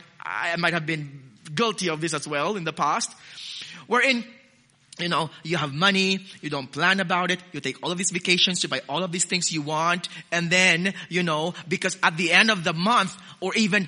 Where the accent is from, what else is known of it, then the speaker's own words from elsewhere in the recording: Philippines; now in Australia; I'm not so Australian yet. I'm still so Filipino sometimes when I think. And even I'm transposing Australian dollars to Philippine peso.